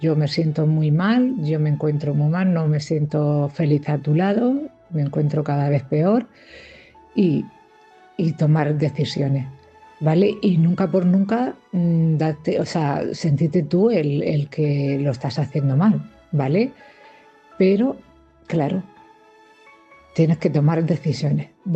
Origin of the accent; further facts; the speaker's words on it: Cartagena, Region of Murcia, Spain; de Cartagena.